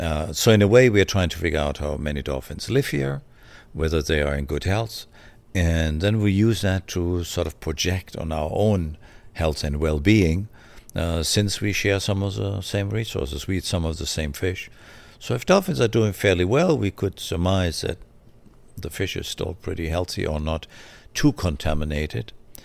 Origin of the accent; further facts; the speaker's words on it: Germany; I grew up in Germany.